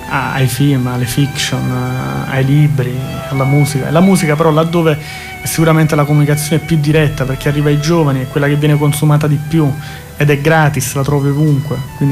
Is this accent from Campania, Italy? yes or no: yes; Naples, Campania, Italy; sono cresciuto a Scampia, quindi in un mondo nel mondo.